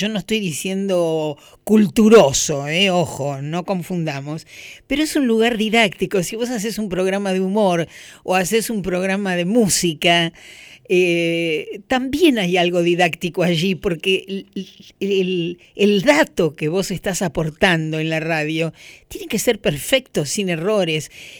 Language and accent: Spanish; Buenos Aires, Argentina; Yo sí soy porteña. Yo amo el tango por porteña.